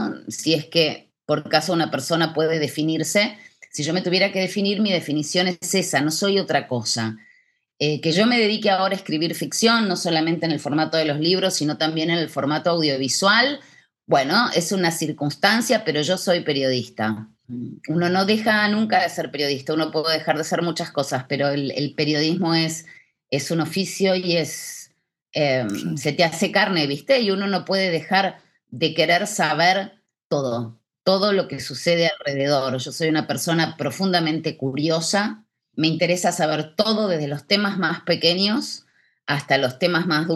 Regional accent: Buenos Aires, Argentina; Yo nací en Buenos Aires, yo siempre digo que soy más porteña que el dulce de leche y que el obelisco. Soy sumamente porteña, los porteños somos unos argentinos bastante particulares.

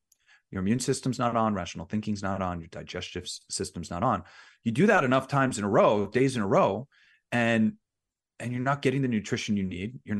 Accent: Manhattan, New York, United States; also born or lived in Long Island; now in Las Vegas, United States; I'm here in Vegas. I grew up in Manhattan. I grew up on Long Island.

